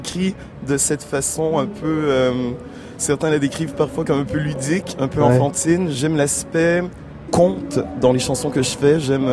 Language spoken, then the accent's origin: French; Quebec, Canada; also born or lived in Senegal; Moi, je suis né au Sénégal. Ouais. J'y ai passé... quelques années, jusqu'à l'âge de 4 ou 5 ans, j'ai été adopté par deux Québécois, mes parents.